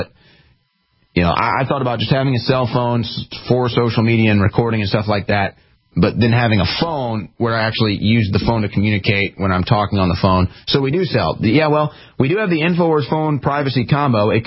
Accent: Missouri, United States; And maybe I have a soft spot for the Waltons because they are from my home state of Missouri

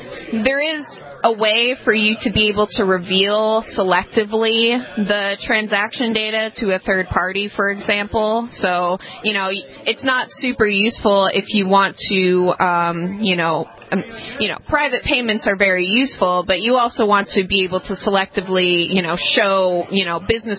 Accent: Massachusetts, United States; also born or lived in Nashua; I grew up in Massachusetts, so

